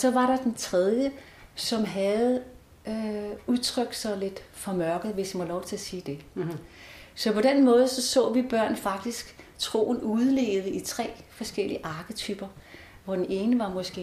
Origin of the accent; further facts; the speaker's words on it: Næstved, Zealand, Denmark; Og der, hvor jeg voksede op, det er en by, der hedder Næstved, på Sydsjælland.